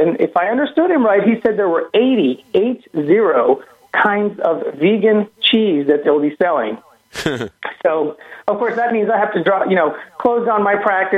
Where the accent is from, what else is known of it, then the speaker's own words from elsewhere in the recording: New York City, New York, United States; and I was born here in New York City, in fact. And anyway, so I'm a New Yorker, but I can't handle the weather, so I migrated down south here.